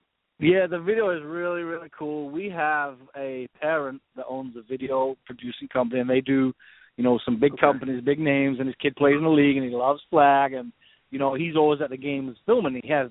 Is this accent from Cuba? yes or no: no; England, United Kingdom; moved away as an adult; now in United States; I know my accent's gone a bit, but I'm from England. I've been in America 12 years. I married an American lady, but I went to high school and college in England